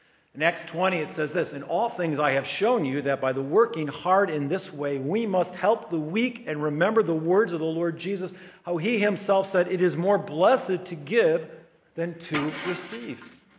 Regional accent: United States

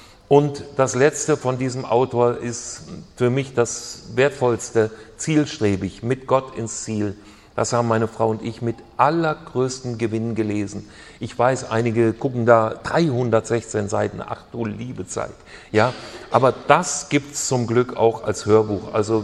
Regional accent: Hesse, Germany; aber sogar Hessen bauen manchmal ein Haus. Ja? Und jetzt wisst ihr auch, wo ich herkomme.

